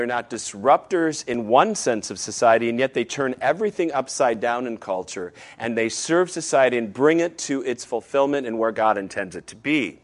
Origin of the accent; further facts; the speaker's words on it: Michigan, United States; Now, I know I talk to people from my hometown in Michigan